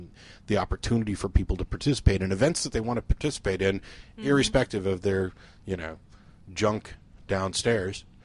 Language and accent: English; Missouri, United States; No, I was raised in Missouri.